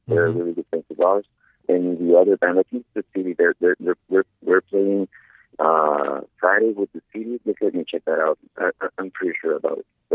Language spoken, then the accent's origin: English; Tijuana, Baja California, Mexico; Yes, we're from Tijuana. I think most of us.